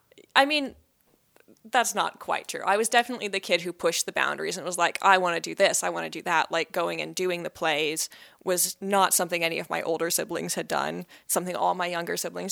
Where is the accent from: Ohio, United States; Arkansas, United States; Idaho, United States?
Idaho, United States; Bonners Ferry; Well, I was raised in Bonners Ferry, so local here.